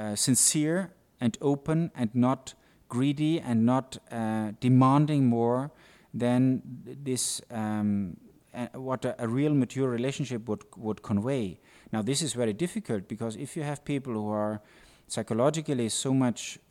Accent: Mexico; I come from Mexico, where you have an expression of emotions and of closeness that is quite different from the US-American type of encountering people.

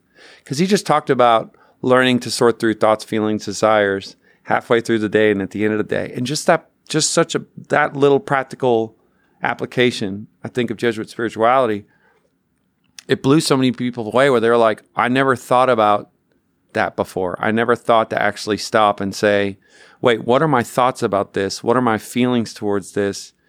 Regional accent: Newfoundland and Labrador, Canada; So I grew up in Newfoundland, Canada. And I went to Gonzaga Regional High School.

